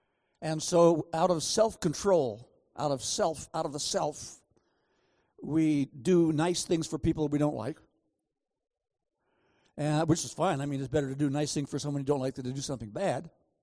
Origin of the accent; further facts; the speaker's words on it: California, United States; I'm from California originally, and went to college for my bachelor's degree in Rochester, New York, the University of Rochester.